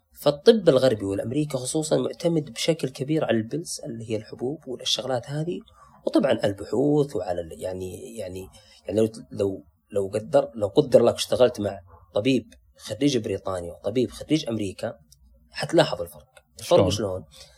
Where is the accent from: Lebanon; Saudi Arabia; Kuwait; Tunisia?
Saudi Arabia; أنا الجهاز هذا ما هاخذه معي بالطيارة ودي ديرتي